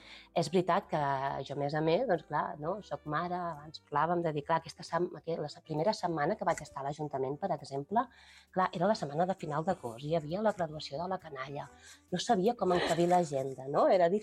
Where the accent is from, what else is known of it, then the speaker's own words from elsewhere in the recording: Llorenç del Penedès, Catalonia, Spain; Jo m'estimo molt el meu poble, sempre m'he criat aquí i ho dic amb la boca ben gran i ben plena i ben somrient, que a mi, per mi és un honor i un orgull ser l'alcaldessa de Llorenç del Penedès.